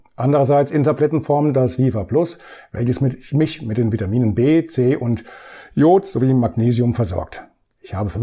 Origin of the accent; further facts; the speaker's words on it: Bad Orb, Hesse, Germany; starte ich mit meinem Einsatz in einem Lebensmittelmarkt in meiner Heimatstadt Bad Orb.